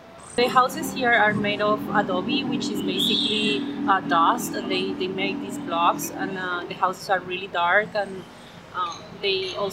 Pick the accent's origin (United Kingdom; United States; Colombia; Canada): Colombia; And since I came from Colombia, they told me about this opportunity to come to Ecuador.